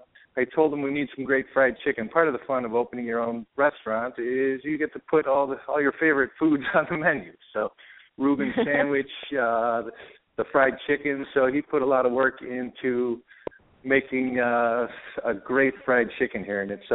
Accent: San Francisco, California, United States; I grew up in San Francisco, but I like good meats, and I've spent a lot of time in the South

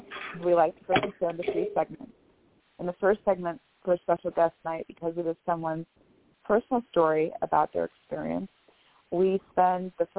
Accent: Bellevue, Washington, United States; I'm from Bellevue, Washington.

